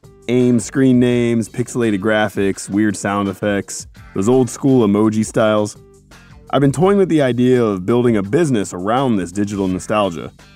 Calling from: Milwaukee, Wisconsin, United States; I'm calling from Milwaukee.

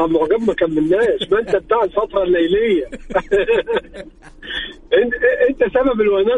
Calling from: Riyadh, Riyadh Province, Saudi Arabia; أكلمك من الرياض.

